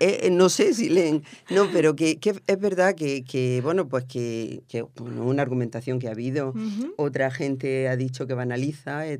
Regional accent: Almería, Andalusia, Spain; yo soy muy bruta porque soy de Almería y hablo así.

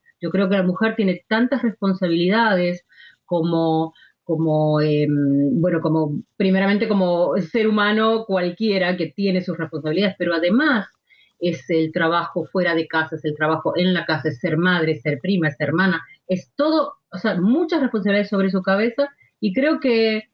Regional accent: Buenos Aires, Argentina; born there; Yo nací en Buenos Aires y, bueno, viví en el Atlántico.

